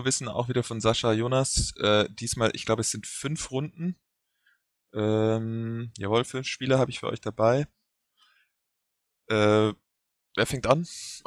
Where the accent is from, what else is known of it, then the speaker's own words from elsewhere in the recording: Czechia; Ich komme aus Tschechien.